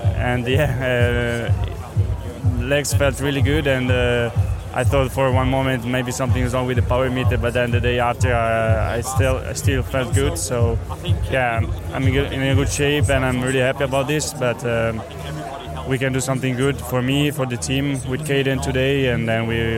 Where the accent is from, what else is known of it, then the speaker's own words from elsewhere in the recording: Pergine Valsugana, Trentino-Alto Adige, Italy; I'm from Pergine Valsugana, and behind that town starts a mountain chain, which in Italy it's called the Tibet of the Alps